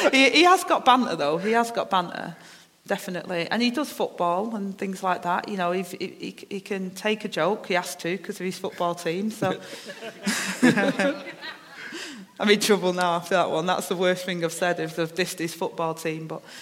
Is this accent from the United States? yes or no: no; Manchester, North West England, United Kingdom; I've got my accent, I'm from Manchester, I speak a certain way